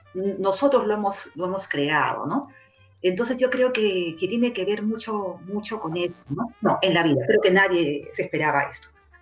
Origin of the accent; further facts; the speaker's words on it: Peru; now in Spain; Perú, mi tierra también está exactamente igual